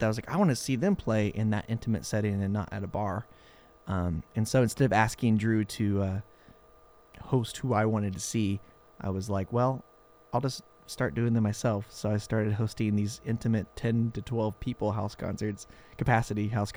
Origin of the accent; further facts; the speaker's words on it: Columbia, Missouri, United States; now in Bay Area, United States; I mean, in 2005, I moved to the Bay Area from Columbia, Missouri